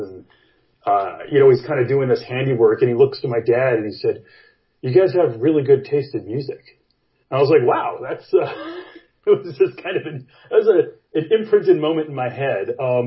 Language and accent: English; Phoenix, Arizona, United States; Earliest musical recollection has to be being a young kid in Prescott, Arizona, which I grew up in Phoenix, but we had like a little, winter cabin there.